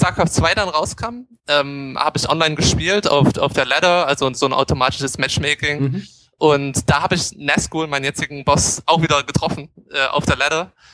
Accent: Leipzig, Saxony, Germany; Das war die Games Convention, die war damals noch in Leipzig, in meiner Heimatstadt.

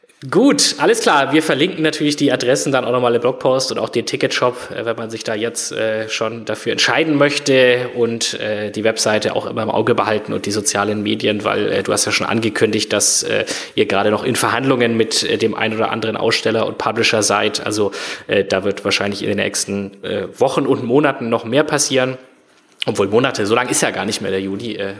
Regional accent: Nuremberg, Bavaria, Germany; Ich komme ja aus Nürnberg

